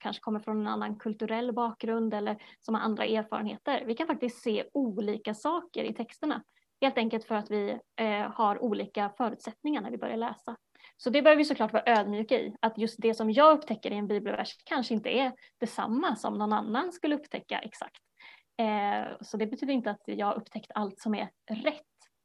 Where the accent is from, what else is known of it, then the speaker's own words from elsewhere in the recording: Sweden; Alltså att vi är svenskar, att vi lever i den här tiden som vi lever i.